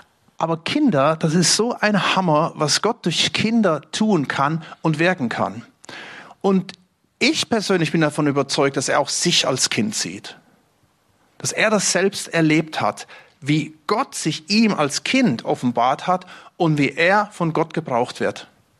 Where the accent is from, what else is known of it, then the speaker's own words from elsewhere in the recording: Stuttgart, Baden-Württemberg, Germany; Wir als Stuttgarter haben da ein bisschen das Problem, wir sehen ja gar keine Sterne mehr.